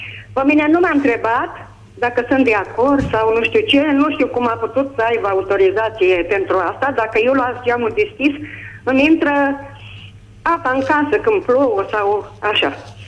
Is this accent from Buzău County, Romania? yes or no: yes; Buzău, Buzău County, Romania; de la Buzău.